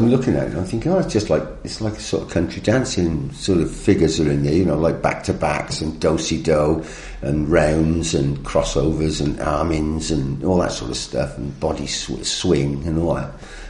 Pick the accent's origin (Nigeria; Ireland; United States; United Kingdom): United Kingdom; Chepstow, Wales; I was younger and I lived in Chepstow, Caldicot area. Well, this is interesting, you know, because I'm from the Welsh-English borders.